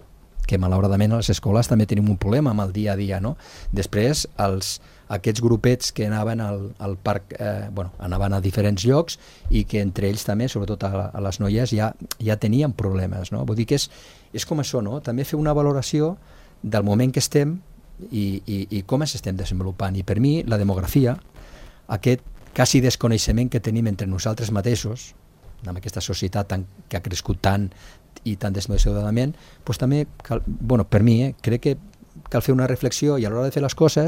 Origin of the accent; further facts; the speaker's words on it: Andorra; sobretot que ja no som el poble d'Andorra, que abans jo crec que és una de les coses que tenia molt maca, no?, que era el poble d'Andorra